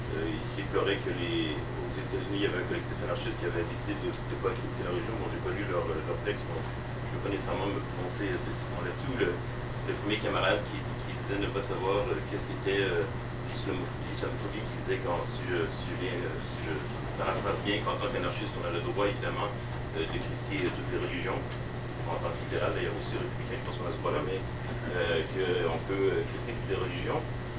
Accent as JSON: {"language": "French", "region": "Quebec", "country": "Canada", "said": "je viens du Québec en fait. Je suis aussi dans les réseaux anarchistes au Québec. Et par ailleurs, je suis aussi à l'université, je suis accessoirement athée aussi."}